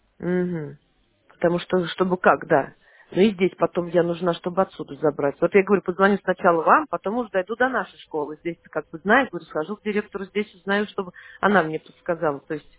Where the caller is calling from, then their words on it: Penza, Penza Oblast, Russia; я вас беспокою из Пензы. То есть планируем летом, после окончания школы, с сыном переехать к дочери, вот в Шушары